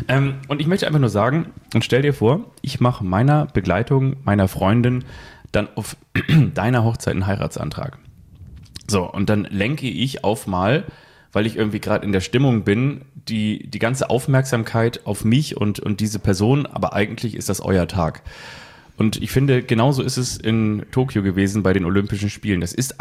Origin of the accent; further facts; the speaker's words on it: Molfsee, Schleswig-Holstein, Germany; ich habe in Molfsee früher auch Fußball gespielt und kenne da jeden Rasen